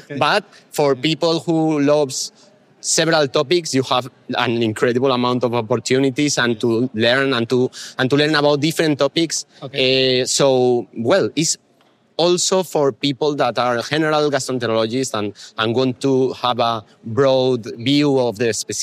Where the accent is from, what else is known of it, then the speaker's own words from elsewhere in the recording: Alicante, Valencian Community, Spain; English is a second language; From Alicante, from Spain.